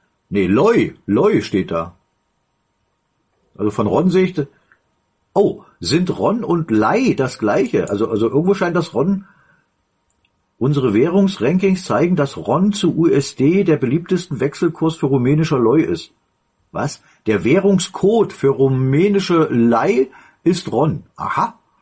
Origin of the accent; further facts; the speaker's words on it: Saxony, Germany; Allein da würde ich dann schon als Sachse jetzt vielleicht genauso rangehen, wie Reinhard das macht.